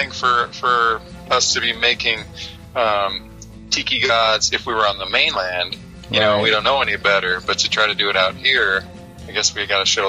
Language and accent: English; San Jose, California, United States; now in Maui, United States; I'm from San Jose.